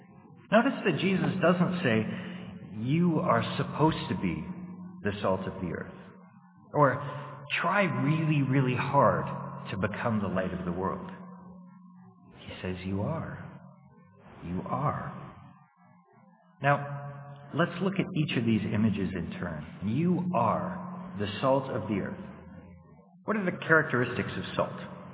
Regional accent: the Prairies, Canada; the home that I grew up in wasn't very adventurous in terms of our food. We grew up on the Canadian prairies

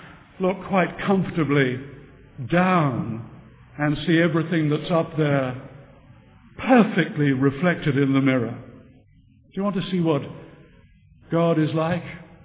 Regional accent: Scotland, United Kingdom; I'm a Scot.

